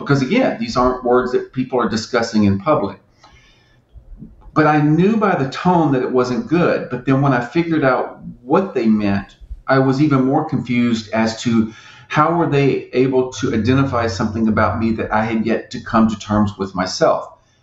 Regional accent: the South, United States; But yeah, my father was a Southern Baptist minister, and growing up in the South, especially in the 70s, people weren't coming out of the closet.

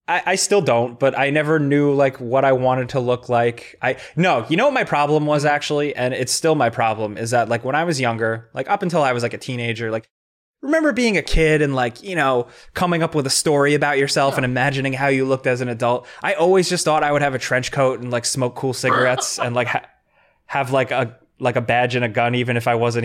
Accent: New York, United States; born there; I was born on Long Island in New York.

